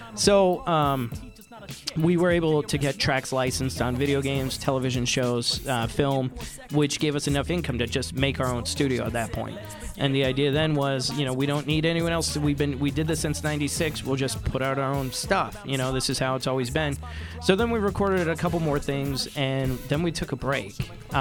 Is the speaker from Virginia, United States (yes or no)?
no; Utah, United States; And, you know, we're from Utah County, so we all met in Provo.